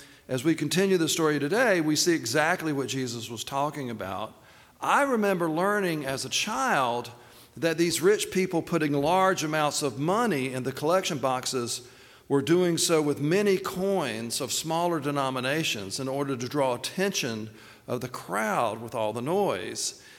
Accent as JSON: {"language": "English", "town": "Laurel Hill", "country": "United States", "tie": "born or raised there", "said": "I think I remember as a child growing up in Church in the Pines in Laurel Hill"}